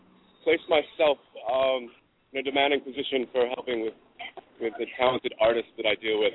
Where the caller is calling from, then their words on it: Los Angeles, California, United States; I'm here at right in front of the Bronson Studios in Hollywood.